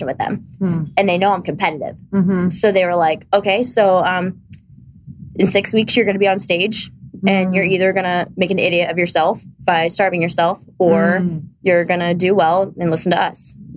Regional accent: Ohio, United States

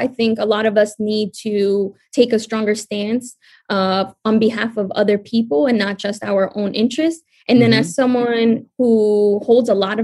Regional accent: New York, United States; accent: New York; teachers getting rid of my New York accent

